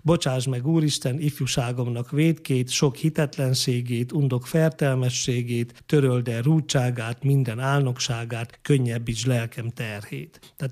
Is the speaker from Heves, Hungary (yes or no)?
no; Nagyhalász, Szabolcs-Szatmár-Bereg, Hungary; amikor az első általános iskolát elkezdtem Nagyhalászban, én nagyhalászi születésű vagyok